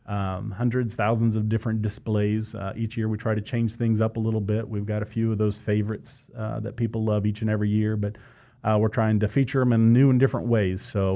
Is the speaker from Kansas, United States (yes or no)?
yes; Newton, Kansas, United States; I grew up in Newton.